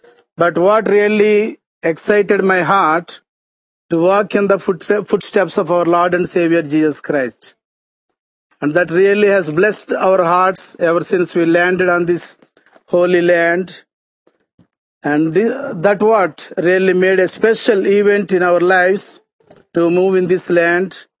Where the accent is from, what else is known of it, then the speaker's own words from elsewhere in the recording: India; I came from India, and India itself is an ancient country.